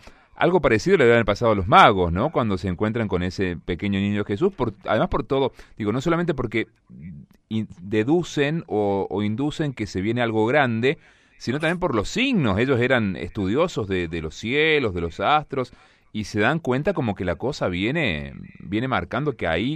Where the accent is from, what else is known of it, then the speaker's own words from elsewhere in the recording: Argentina; nosotros como latinoamericanos, aquí en Argentina, en esta parte del mundo